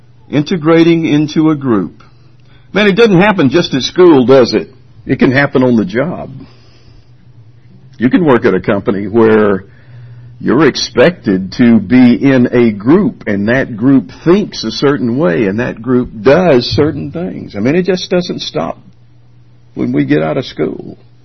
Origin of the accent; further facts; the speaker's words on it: Alabama, United States; Not the least of which is because I'm from Alabama.